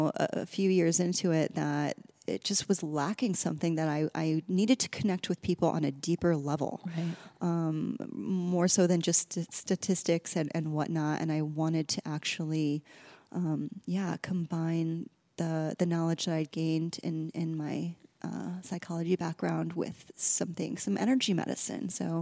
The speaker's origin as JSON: {"language": "English", "region": "Midwest", "country": "United States", "tie": "born or raised there", "said": "I grew up in the Midwest, was given antibiotics so often because that's just the thing that was done"}